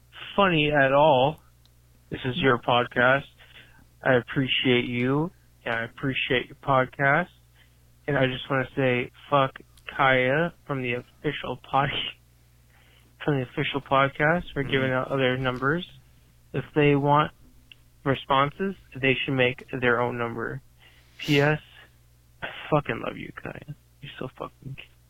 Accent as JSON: {"language": "English", "town": "Orlando", "region": "Florida", "country": "United States", "said": "from Orlando, Florida."}